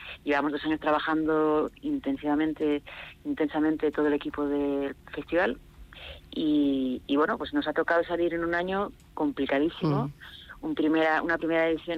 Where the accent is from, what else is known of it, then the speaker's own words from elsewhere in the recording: Pamplona, Navarre, Spain; de poder sembrar en mi ciudad de origen, en mi ciudad natal, en Pamplona